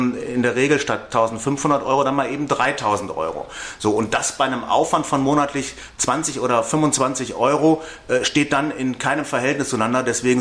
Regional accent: North Rhine-Westphalia, Germany; Ich komme aus Nordrhein-Westfalen.

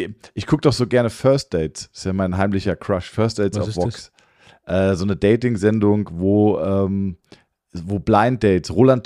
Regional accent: Groß-Gerau, Hesse, Germany; Und es gab in Groß-Gerau, wo ich aufgewachsen bin

